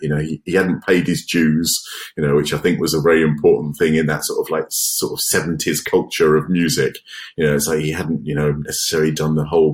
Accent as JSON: {"language": "English", "town": "Chelmsford", "region": "East of England", "country": "United Kingdom", "tie": "born or raised there", "said": "because I grew up in Chelmsford."}